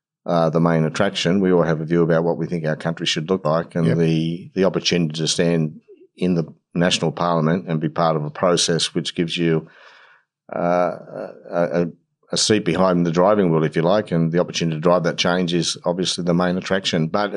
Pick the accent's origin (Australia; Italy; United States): Australia; Cessnock, New South Wales; Obviously, it's changed a bit now, but Cessnock's still in those days my hometown. I mean, we're all creatures of where we come from, and Cessnock's very much been a working class town for a long time. It's changing now, I grew up around working class people